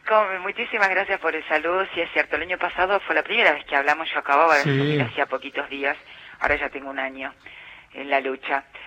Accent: Buenos Aires, Argentina; yo soy porteña, sé lo que es Buenos Aires

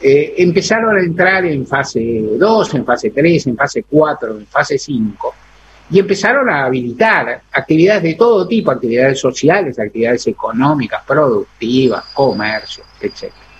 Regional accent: Argentina

